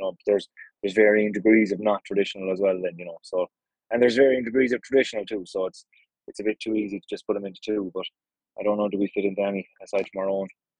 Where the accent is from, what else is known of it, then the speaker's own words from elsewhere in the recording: Ennis, Munster, Ireland; Yeah, we're from the Mecca. Innis County Clare is just where it's all happening. It's like the Nashville of Irish music.